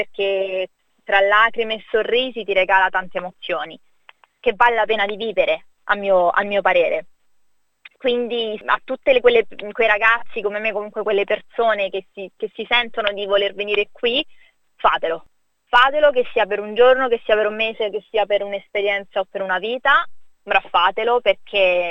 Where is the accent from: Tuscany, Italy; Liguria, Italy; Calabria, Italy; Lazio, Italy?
Lazio, Italy; Rome; moved away; Poi io vengo da Roma, mi spiace, sono un po' di parte, ma a me manca proprio Roma, a me manca la mia città